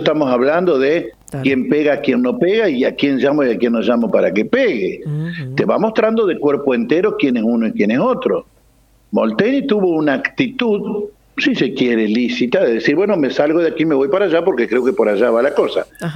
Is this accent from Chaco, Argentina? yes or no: no; Nogoyá, Entre Ríos, Argentina; Los que somos de Nogoyá, sí